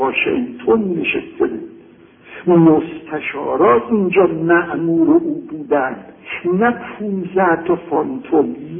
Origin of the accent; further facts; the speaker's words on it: Tehran, Tehran Province, Iran; من بچه تهرانم، سنم از همه شما بیشتره